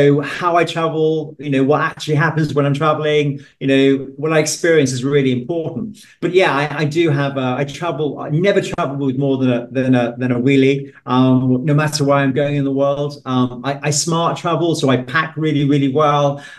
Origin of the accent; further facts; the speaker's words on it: Manchester, North West England, United Kingdom; I grew up in Manchester, and you know, my parents didn't have much money. You know, my mum brought us up, and you know, I didn't go abroad till I was 17, 18.